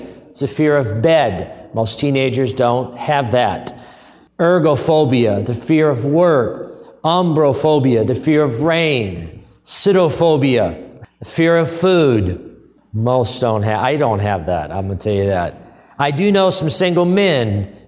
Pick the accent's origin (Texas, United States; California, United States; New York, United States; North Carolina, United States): California, United States; Growing up in California, I ran into a rattlesnake or two.